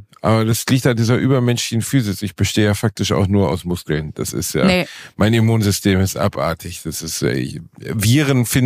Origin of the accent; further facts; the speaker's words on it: Gelsenkirchen, North Rhine-Westphalia, Germany; ich komme aus Gelsenkirchen-Rottau. Das nennt man ja auch die Upper East-Zeit des Ruhrgebiets.